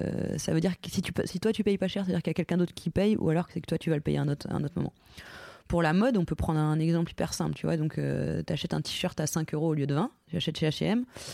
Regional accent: Grand Est, France; Je suis de Lorraine, où si tu vas dans le nord ou dans le nord-est, c'est quand même un bassin qui a été laminé par le départ de ces industries textiles.

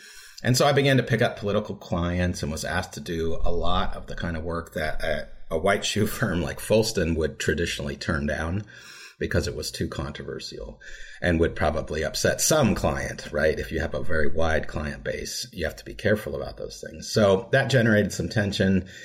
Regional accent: Lawrence, Kansas, United States; Yeah, so I'm from Lawrence, which is just about 30 miles east of Topeka, which is the home of the University of Kansas.

